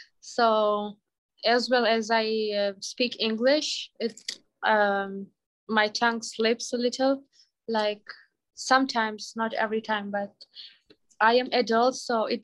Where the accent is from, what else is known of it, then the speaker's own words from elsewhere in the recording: Afghanistan; now in Albuquerque, United States; I am from Afghanistan. I'm here for 4 years and 5 months.